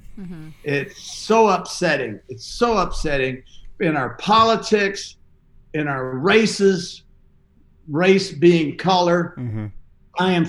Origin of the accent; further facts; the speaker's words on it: the South, United States; I guess it's because I'm from the South.